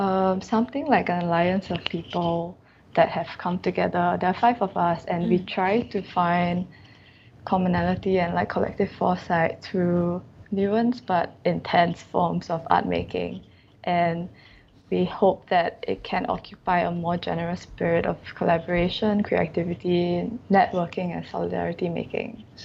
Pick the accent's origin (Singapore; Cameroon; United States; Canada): Singapore; Yeah, we are all from Singapore, and yeah, we are just quite, I think, socially generated lah.